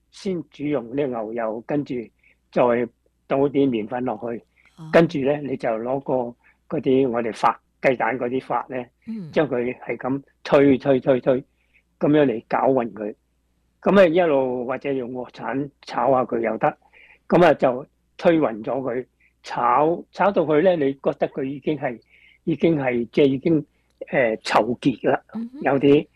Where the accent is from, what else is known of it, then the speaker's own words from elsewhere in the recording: China; 哦，一般我哋中国人做咧，多数都系豉汁炒